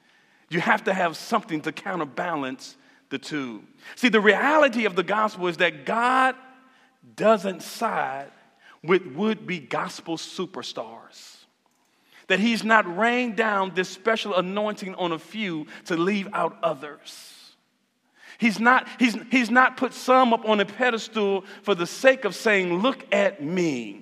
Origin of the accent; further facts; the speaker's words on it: United States; And especially being American, we're used to picking sides.